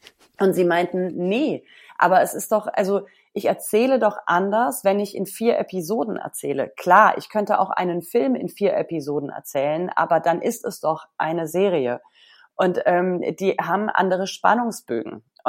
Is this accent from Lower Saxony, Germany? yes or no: no; Berlin, Germany; was ich als Berlinerin doch erstaunlich fand.